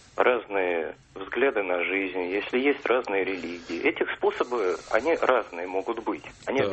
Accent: Moscow, Russia; я из Москвы.

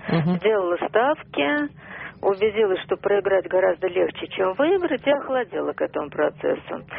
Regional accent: Moscow, Russia; now in Moscow Oblast, Russia; Я из Москвы. Ну, сейчас проживаю в области, но вообще-то я москвичка.

